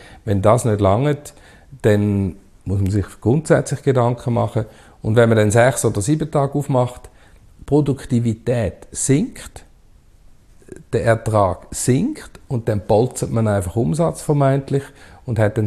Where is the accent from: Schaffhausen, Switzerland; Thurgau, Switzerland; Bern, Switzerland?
Schaffhausen, Switzerland; ich komme ja aus Schaffhausen und dort hat es ja viele auch ländliche Gegenden und Restaurants so.